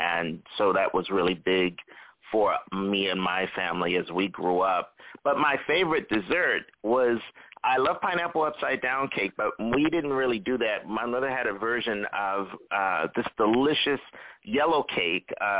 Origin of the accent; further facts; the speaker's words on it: Philadelphia, Pennsylvania, United States; also born or lived in New Jersey; I grew up as well in Philadelphia. I was born in Philadelphia, just so folks know a little bit more about us, and partly raised in northern New Jersey.